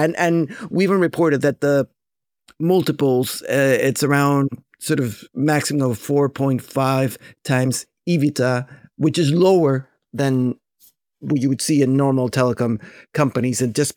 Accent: Mexico; I was born and raised in Mexico, so it's close to my heart.

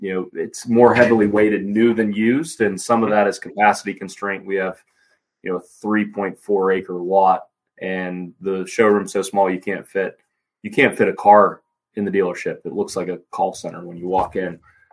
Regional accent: Pittsburgh, Pennsylvania, United States; I'm initially from Pittsburgh, worked here locally for a decade for another auto group, moved to Florida for a short bit

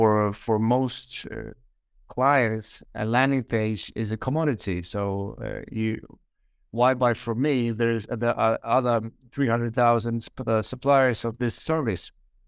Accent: Kyiv, Ukraine; English is a second language; I'm from Kiev, Ukraine.

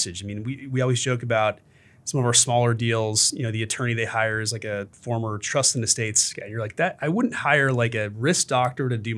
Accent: Chicago, Illinois, United States; not to pick on New York, but I'm from Chicago, you're from Boston, we can pick on New York.

